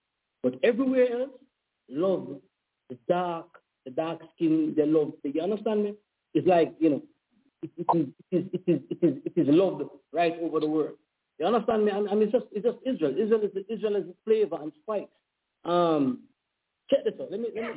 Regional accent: Jamaica; You know, growing up in Jamaica, colorism is a big, big, big thing here.

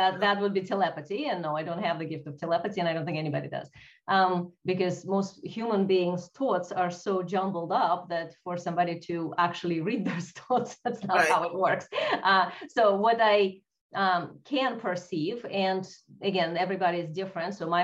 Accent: Russia; English is a second language; No, I'm originally from Russia

